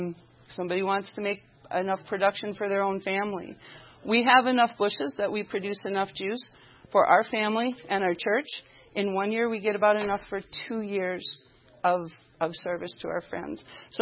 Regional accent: Green Bay, Wisconsin, United States; We are from Green Bay, Wisconsin. We own and operate a certified organic farm.

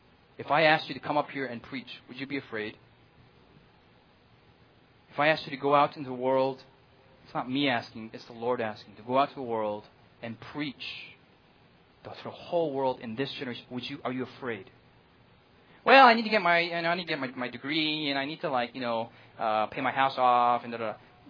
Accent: United States; I know some of you hate military terminology, but I'm an American.

